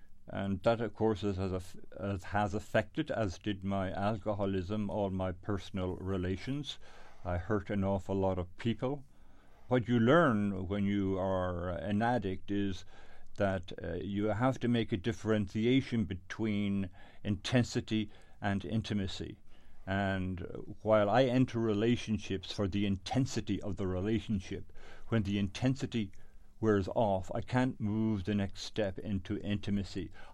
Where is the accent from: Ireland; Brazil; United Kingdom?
Ireland; born there; I was born in Ireland, into which at that time was the most Catholic conservative country in the world, in a family that was certainly the most Catholic conservative family, I would almost say, in the entire country.